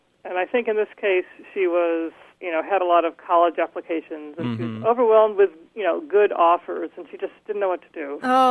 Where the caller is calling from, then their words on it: Deer River, New York, United States; I'm calling from Deer River, New York.